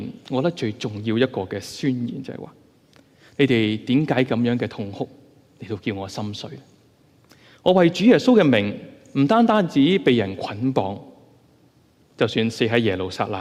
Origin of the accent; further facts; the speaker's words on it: China; 我们中国人呢就有个谚语叫做什么呢？吹吉避凶